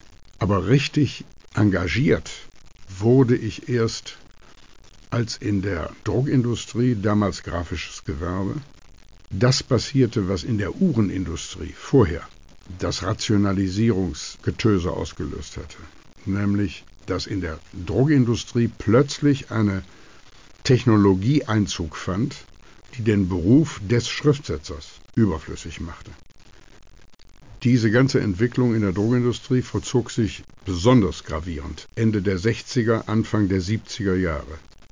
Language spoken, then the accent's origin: German; Wuppertal, North Rhine-Westphalia, Germany; in meiner Heimatstadt Wuppertal